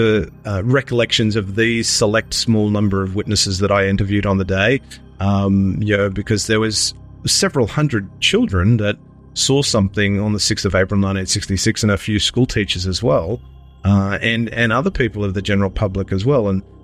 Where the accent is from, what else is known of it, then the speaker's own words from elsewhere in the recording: Sydney, New South Wales, Australia; now in Melbourne, Australia; living in Melbourne now, I'm originally from Sydney, but living in Melbourne